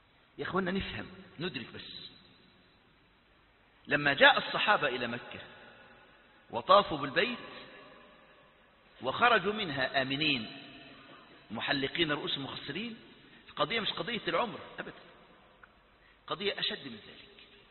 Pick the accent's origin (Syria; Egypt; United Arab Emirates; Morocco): Egypt; كسرى طلع قرار الاعتقال زي القرار اللي كانت تطلع عندكم عندنا في مصر